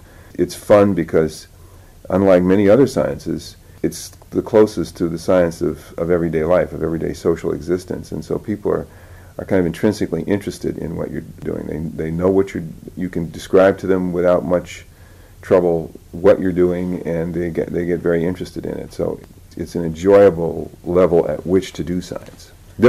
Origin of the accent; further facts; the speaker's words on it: Phoenix, Illinois, United States; So those are the kind of influences that I grew up in. I grew up outside Chicago in Harvey, Illinois, Phoenix, Illinois is the actual name of the town.